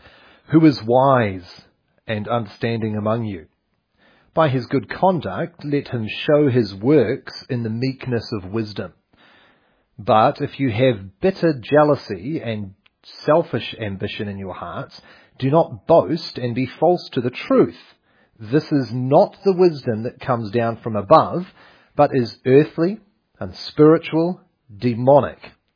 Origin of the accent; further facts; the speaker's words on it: New Zealand; we hail from New Zealand, the mightiest country in the world. Really south. Like really south. Gloriously green. Filled with beautiful accents. And we come from Covenant Presbyterian Church.